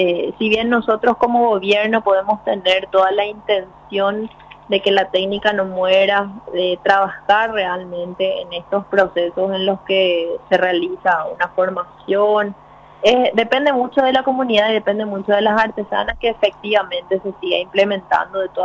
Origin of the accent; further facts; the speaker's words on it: Paraguay; recuperar aquello que nos pertenece como identidad y como paraguayos.